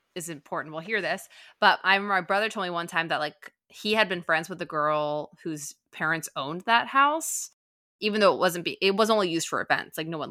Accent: Maryland, United States; maybe it's because of where I grew up in Maryland, but there was a lot of like reenactments about the Civil War in my area.

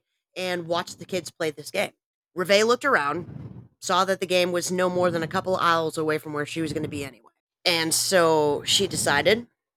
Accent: Tennessee, United States; I'm from Tennessee

